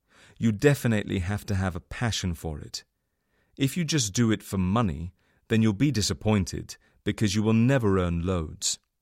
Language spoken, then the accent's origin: English; England, United Kingdom; I'm a greenkeeper from England.